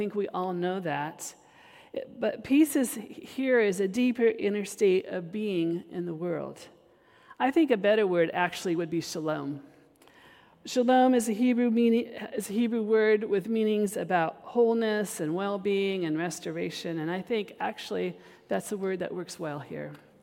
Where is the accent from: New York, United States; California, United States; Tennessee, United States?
California, United States; Napa; my family was here in California because I grew up in Napa.